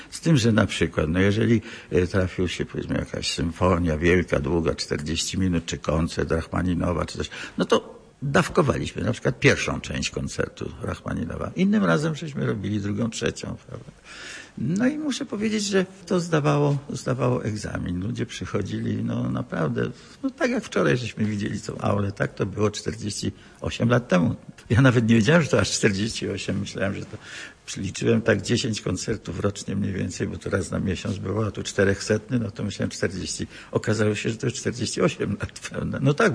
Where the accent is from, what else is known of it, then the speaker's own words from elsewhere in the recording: Sosnowiec, Silesian Voivodeship, Poland; also born or lived in Katowice; ja się urodziłem niedaleko, czyli w Sosnowcu, prawda? No ale w Sosnowcu tak naprawdę mieszkałem do 15 roku życia, to znaczy okupację tam przetrwałem jeszcze, a potem zaraz poszedłem do Katowic